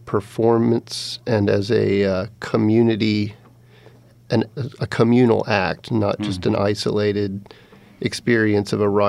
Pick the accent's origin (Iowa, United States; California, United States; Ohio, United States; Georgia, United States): Georgia, United States; Atlanta; now in Athens, United States; I am an English professor at the University of North Georgia, born and raised in Atlanta, but I've lived here in Athens for quite some time in the Athens area.